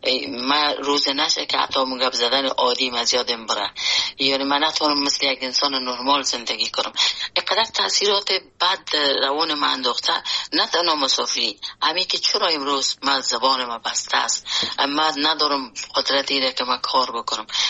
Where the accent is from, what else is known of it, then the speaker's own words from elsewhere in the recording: Afghanistan; خود اجتماعی افغانستان که در اوجه بزرگ شدیم، در اوجه کار کردیم